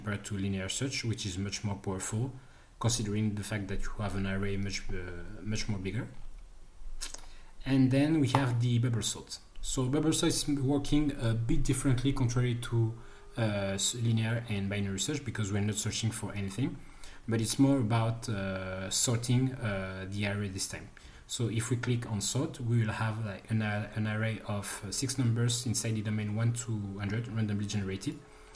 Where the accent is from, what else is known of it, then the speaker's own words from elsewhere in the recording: Paris, Île-de-France, France; English is a second language; I'm from Paris, France